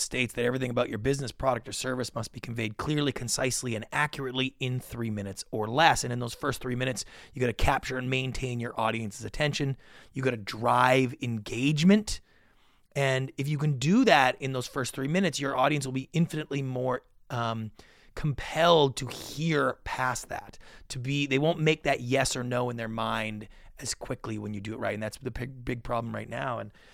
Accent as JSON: {"language": "English", "country": "Canada", "tie": "born or raised there", "said": "Yeah, so, you know, I grew up in Canada."}